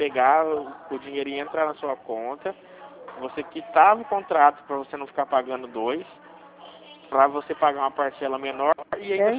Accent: São Paulo, Brazil; eu sou do estado de São Paulo.

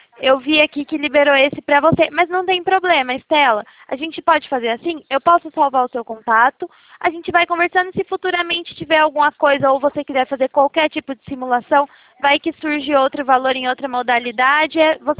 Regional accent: São Paulo, Brazil; Não, sou do interior de São Paulo.

